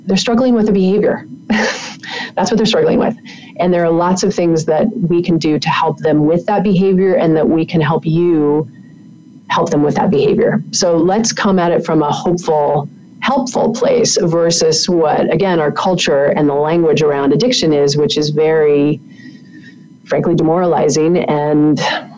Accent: Kansas, United States; I grew up in Kansas in the middle of nowhere and there's no resources

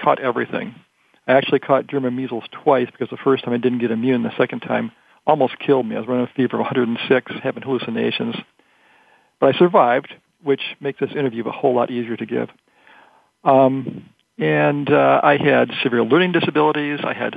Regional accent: Detroit, Michigan, United States; I'm from Detroit originally, and there's a lot of doctors in Detroit

